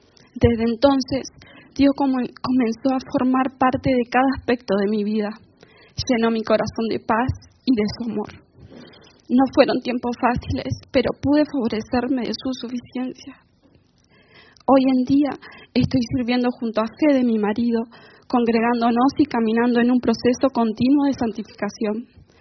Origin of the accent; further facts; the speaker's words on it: Carmen de Patagones, Buenos Aires Province, Argentina; Nací en Carmen de Patagones y crecí en una familia tradicional con valores evangélicos.